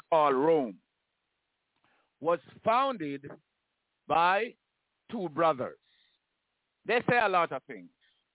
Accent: Jamaica; moved away; I come here from Jamaica. I come to immigration.

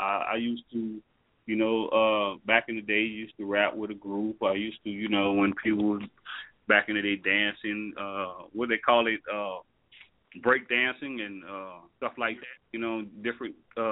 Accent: Houma, Louisiana, United States; born there; moved away as an adult; now in Dallas, United States; Actually, I was born in Houma, Louisiana. Well, most, you know, people call it's Houma, H-O-U-M-A. That's probably about 45 minutes right outside of New Orleans, from Baton Rouge. I came to Dallas, I believe it was about 1991

